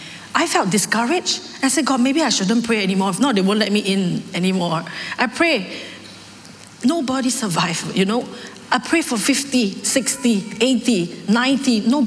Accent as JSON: {"language": "English", "country": "Singapore", "said": "I'm from Singapore."}